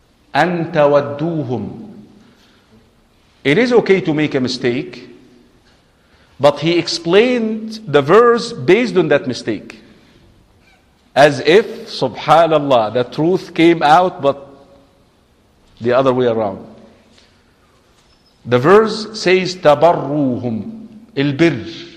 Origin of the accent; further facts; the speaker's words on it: Egypt; You probably know that I come from Egypt.